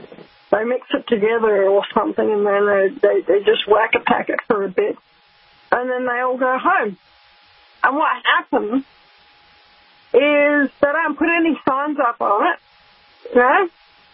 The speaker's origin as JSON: {"language": "English", "country": "Australia", "said": "I come across with my accent sounding a bit funny, but I'm not making a risk. It's just that's how they say the word here in Australia."}